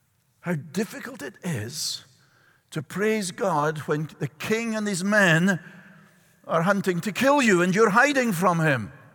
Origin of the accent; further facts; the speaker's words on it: Edinburgh, Scotland, United Kingdom; In my hometown of Edinburgh in Scotland